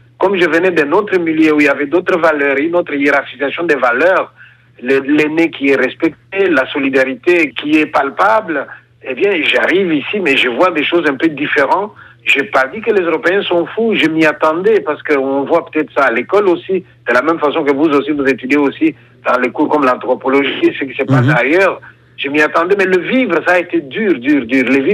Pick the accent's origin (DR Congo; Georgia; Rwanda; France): DR Congo; now in Belgium; je viens du Congo, désormais, je vais habiter à côté de vous.